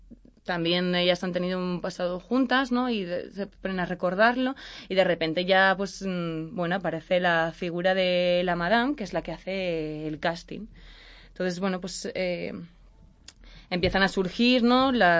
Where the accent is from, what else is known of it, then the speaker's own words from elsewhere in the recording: Castellón, Valencian Community, Spain; No, soy de Castellón, de la Comunidad Valenciana.